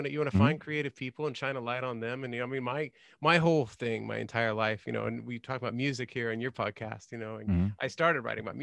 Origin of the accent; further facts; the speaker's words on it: San Diego, California, United States; Born or raised, I never left.